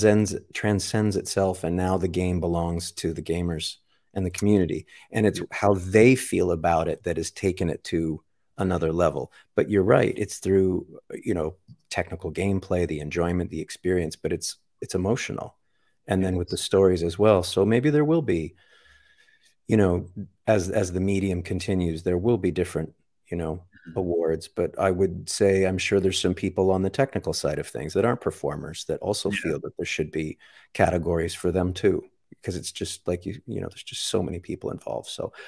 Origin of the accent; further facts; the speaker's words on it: Canada; as far as I'm Canadian, but as far as the American concept of the Wild West masculinity